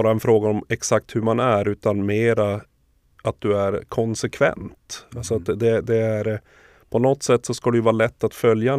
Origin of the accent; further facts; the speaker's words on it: Boden, Norrbotten County, Sweden; Som född och uppvuxen i Boden så var ju karriären ganska utstakad från början